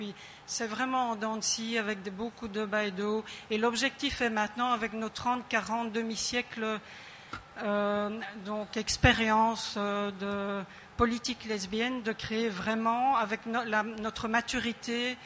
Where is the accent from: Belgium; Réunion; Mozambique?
Belgium; moi-même, je viens de Belgique